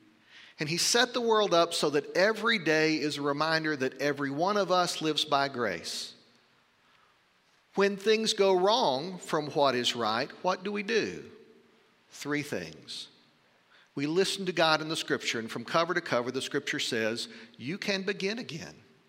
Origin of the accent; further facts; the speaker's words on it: Lubbock, Texas, United States; When I was growing up in Lubbock, we used to say